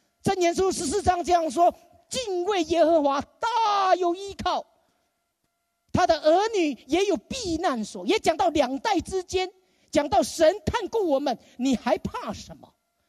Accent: China; 我们中国人不是刚刚过完新年，在家里面很多时候我们贴一个符，再把它倒过来，是不是？

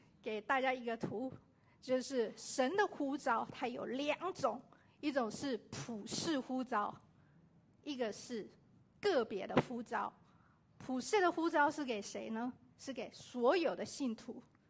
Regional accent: China; moved away; 我们从国内移民到这里，哎，我们要适应一个文化就已经很难很难了。

